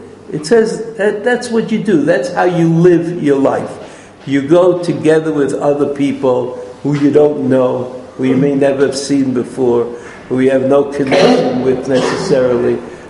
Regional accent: New York, United States; I didn't grow up in America, I grew up in New York.

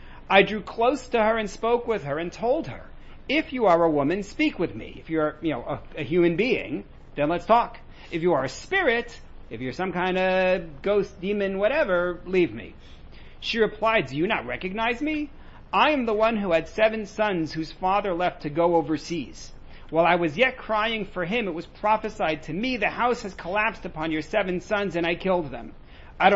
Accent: New York, United States; which, you know, being a New Yorker, I just, you know, they have four legs.

